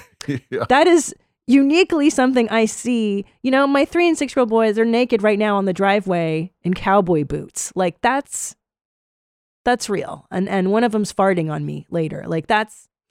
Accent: Los Angeles, California, United States; now in Austin, United States; I live in Texas now. I live in Austin. And I grew up in Los Angeles, so I'm experiencing a vast culture difference

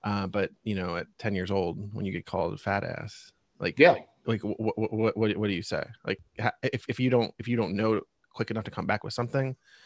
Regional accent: Reading, Pennsylvania, United States; I'm born and raised in Reading, Pennsylvania, and, you know, 37, so been around a little bit.

